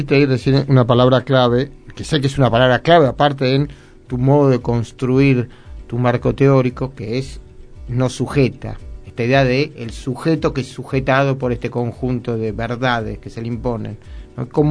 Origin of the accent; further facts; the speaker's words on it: Argentina; está en nuestro ADN ser argentinos.